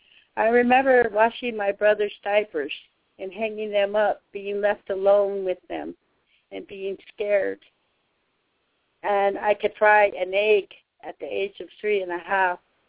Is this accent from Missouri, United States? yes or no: no; Rosebud, South Dakota, United States; I'm from the Rosebud Chichongu Nation in Rosebud, South Dakota.